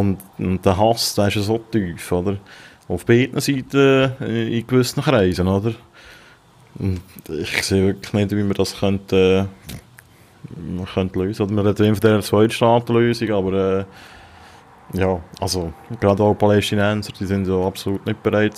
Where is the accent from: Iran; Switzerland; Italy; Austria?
Switzerland